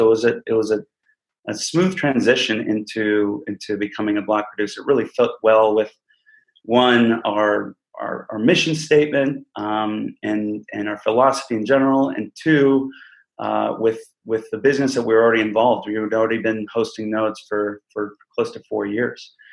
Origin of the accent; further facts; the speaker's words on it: Costa Rica; I'm originally from Costa Rica.